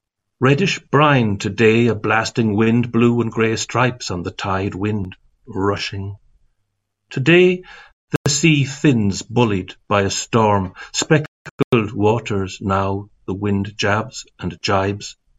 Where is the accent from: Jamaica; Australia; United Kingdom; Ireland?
Ireland; Galway, Connacht; And I was brought up in Galway